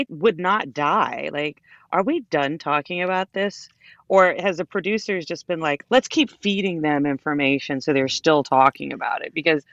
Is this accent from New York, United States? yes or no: no; Houston, Texas, United States; born there; And I was like, yes, I was born in Houston.